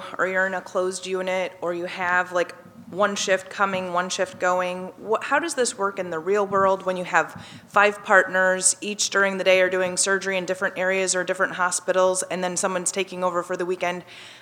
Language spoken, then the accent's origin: English; Michigan, United States; from Michigan.